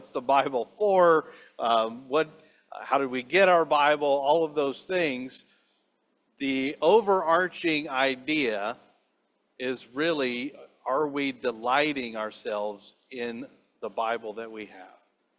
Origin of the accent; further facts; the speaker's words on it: Louisiana, United States; I come from Louisiana, and we have cedar trees. We have cedar trees and cypress trees that grow close to the water, sometimes in the water.